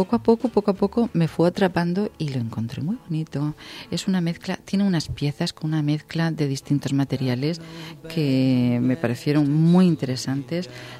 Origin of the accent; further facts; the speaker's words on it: Valencia, Valencian Community, Spain; estoy en Valencia, estoy en mi tierra, porque de esta es mi tierra